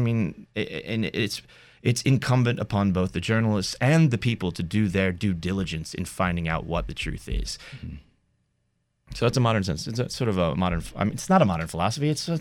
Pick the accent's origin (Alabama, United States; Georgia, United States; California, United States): Georgia, United States; Decatur; also born or lived in Chicago; But I'm from Decatur, Georgia, originally, and then... And then I was in Chicago for a long time